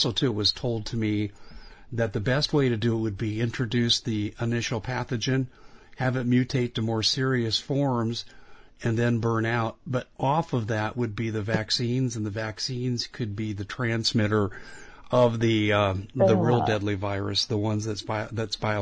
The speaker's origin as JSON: {"language": "English", "region": "Colorado", "country": "United States", "tie": "born or raised there", "said": "I grew up in Colorado, and two of my former schoolmates were in law enforcement"}